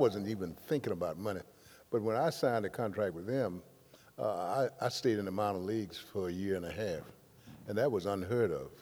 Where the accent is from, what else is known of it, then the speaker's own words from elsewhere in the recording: Mobile, Alabama, United States; I was born in Mobile, Alabama, which was very segregated.